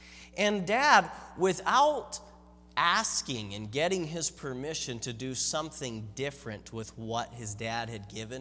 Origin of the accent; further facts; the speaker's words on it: Canada; My mom, she was from India, came to Canada 40 or so years ago. My dad was, though, from Canada, born here, but yeah, I'm a Canadian